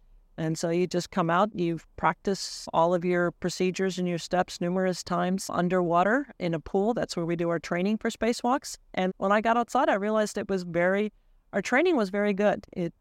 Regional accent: Minnesota, United States; I grew up in Minnesota, and not in a big space town.

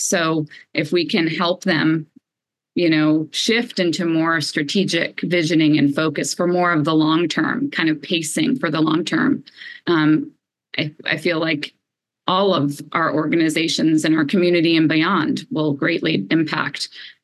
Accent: Northeast, United States; We're both from the Northeast.

